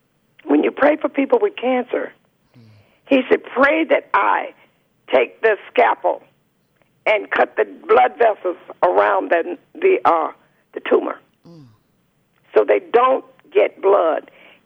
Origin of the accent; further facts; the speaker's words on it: Alabama, United States; because I was born in Alabama